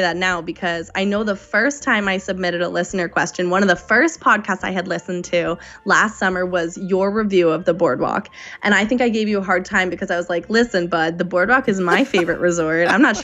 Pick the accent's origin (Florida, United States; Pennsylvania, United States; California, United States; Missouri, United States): Pennsylvania, United States; Philadelphia; Which was funny because we're from Philadelphia and he's from Seattle.